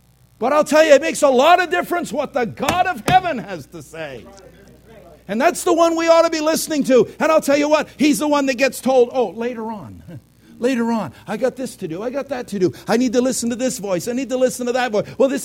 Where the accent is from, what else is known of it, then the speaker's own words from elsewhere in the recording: United States; And by the way, since I'm an American, I'm going to make twice the mess that I need to.